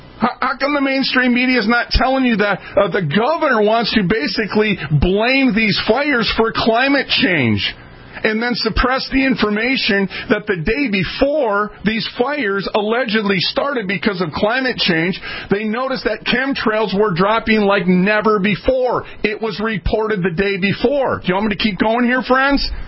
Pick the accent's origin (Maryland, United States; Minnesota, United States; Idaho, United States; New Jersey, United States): Minnesota, United States; For those that didn't know, I'm from Minnesota.